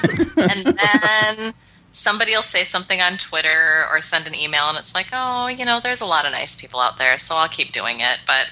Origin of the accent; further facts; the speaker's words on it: Minnesota, United States; I'm a Minnesotan, so I'm like, I'm not going to actually admit this is happening.